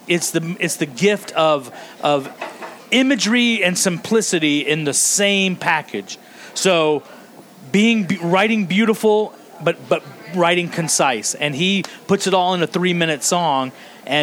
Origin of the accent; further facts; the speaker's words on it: Georgia, United States; I grew up in Georgia, so I got classic rock, all, you know, country-ish